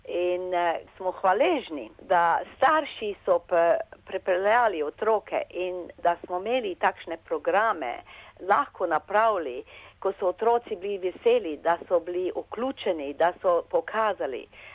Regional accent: Maribor, Drava, Slovenia; also born or lived in Celje; now in Australia; Jaz sem se rodila v Celju. Živela v Mariboru do 1955. leta. In prišli smo pa v Avstralijo, šli smo v Avstrijo, iz Avstrije smo pa prišli za Avstralijo 1956. leta.

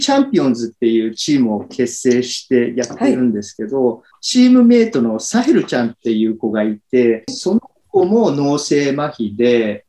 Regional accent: Australia; also born or lived in Tokyo, Japan; 僕自身はオーストラリア生まれのオーストラリア育ちで

